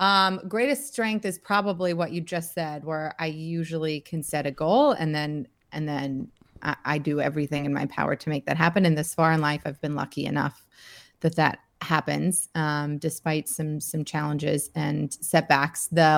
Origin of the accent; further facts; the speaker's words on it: Georgia, United States; That as a woman growing up in Georgia, that wasn't a part of my future that I saw.